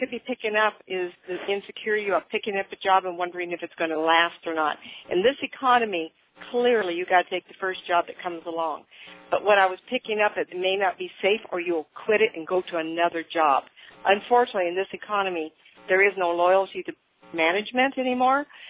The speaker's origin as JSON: {"language": "English", "region": "California", "country": "United States", "tie": "born or raised there", "lives_now": "Tucson, United States", "said": "I was raised in Northern California, worked my business there. Recently we've moved to Tucson, Arizona, and I still kept my 916 area code."}